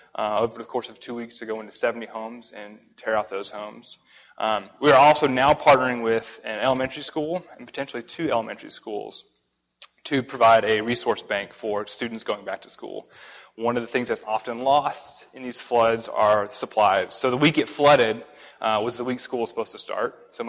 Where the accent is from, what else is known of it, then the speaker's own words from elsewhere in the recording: Tennessee, United States; accent: southern twang; now in Texas, United States; I'm from Texas, but originally from Tennessee, so my southern twang is a little much when I get past the Mason-Dixon line.